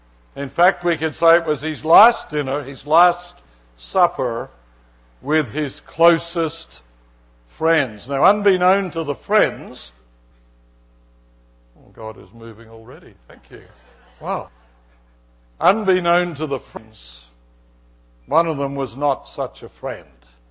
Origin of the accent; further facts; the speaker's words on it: Australia; You know, I'm an Australian. We're a straight shooters